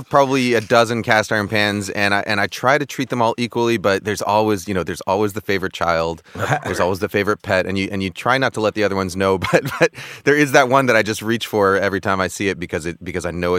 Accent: East Coast, United States; I was, you know, born and raised in the East Coast. Maybe this is my East Coast bias showing.

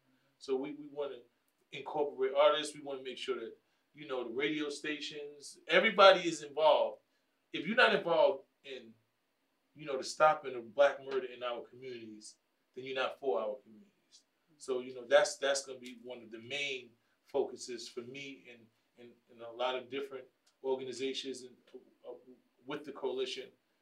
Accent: Bronx, New York, United States; You don't have to be from the Bronx, but this is just actually where I'm from. You know, it was my community

